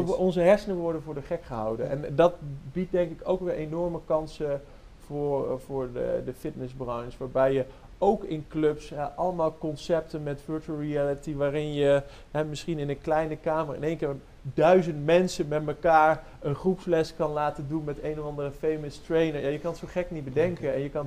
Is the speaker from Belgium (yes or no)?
no; Netherlands; Oh, ik denk dat wij als Nederlanders over het algemeen best wel vooruitstrevend zijn.